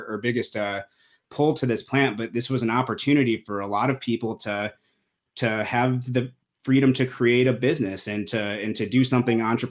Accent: Grand Rapids, Michigan, United States; I grew up in Grand Rapids and my family was a pretty political family.

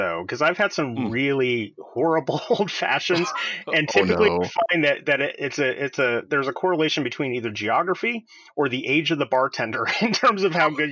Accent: Midwest, United States; We lived outside of Cleveland, Ohio. I grew up in the Midwest.

